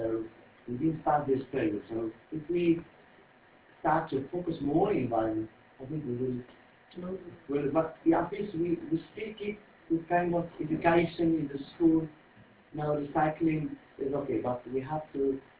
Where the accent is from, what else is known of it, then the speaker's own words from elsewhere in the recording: Morocco; I'm from Morocco.